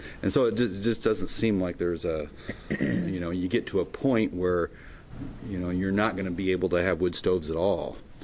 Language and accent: English; Eugene, Oregon, United States; I know I'm from the Eugene Springfield area where LRAPA has programs for alerts